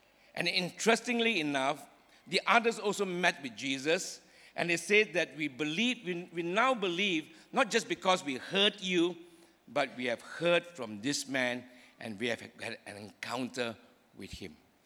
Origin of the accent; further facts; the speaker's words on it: Seremban, Negeri Sembilan, Malaysia; I studied in the Anglo-Chinese school here in Seremban. Born and bred in Seremban, studied there.